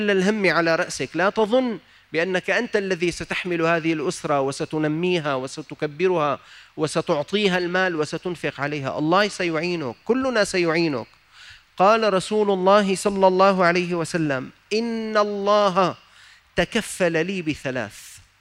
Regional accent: Syria; عندنا في سوريا

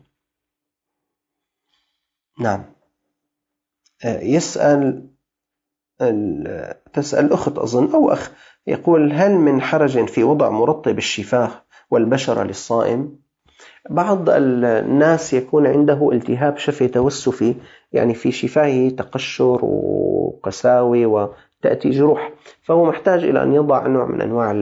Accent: Damascus, Damascus Governorate, Syria; عندنا في الشام هي طعام مسكين

